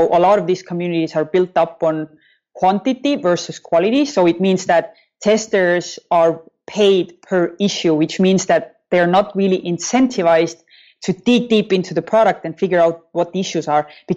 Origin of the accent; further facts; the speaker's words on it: Estonia; I'm from Estonia, just to make that clear as well.